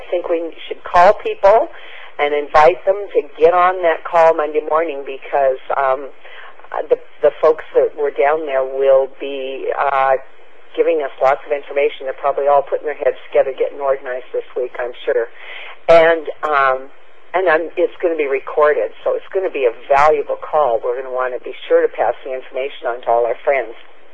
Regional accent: Washington, United States; accent: West Coast; I'm from Washington State. I probably have a West Coast accent.

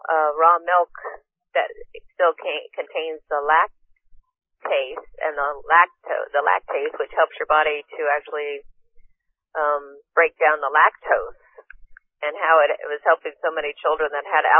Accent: Iowa, United States; Growing up in Iowa, I was actually, my grandparents had cows, so we had the real raw milk from the cow that hadn't been pasteurized and homogenized and all that.

